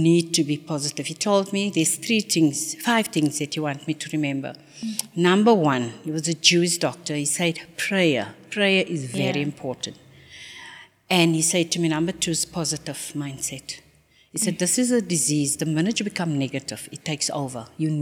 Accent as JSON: {"language": "English", "town": "Reiger Park", "region": "Gauteng", "country": "South Africa", "tie": "born or raised there", "said": "I'm actually originally from Reiger Park, my hometown."}